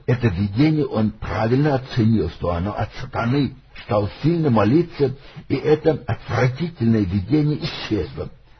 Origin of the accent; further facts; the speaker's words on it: Russia; Поскольку я родился и вырос в России